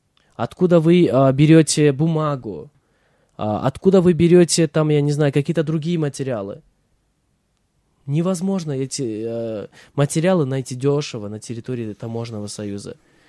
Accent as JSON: {"language": "Russian", "country": "Kyrgyzstan", "said": "владельцы этих швейных предприятий слышали, что я из Кыргызстана"}